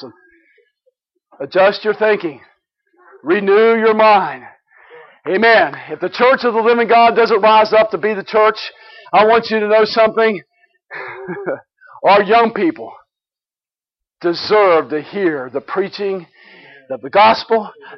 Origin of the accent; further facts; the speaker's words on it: Scotland, United Kingdom; Sorry, I'm from Scotland. Sometimes I roll my R's.